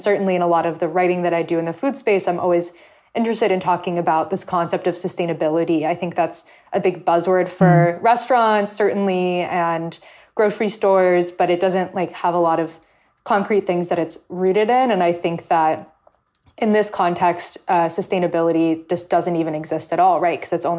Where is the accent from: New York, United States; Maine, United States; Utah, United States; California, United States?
California, United States; I grew up in California.